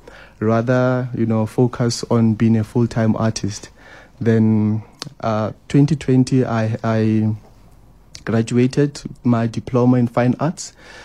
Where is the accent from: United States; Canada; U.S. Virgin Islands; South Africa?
South Africa; Hammanskraal, Gauteng; I'm from Hammanskraal, and I'm a visual artist, a full-time.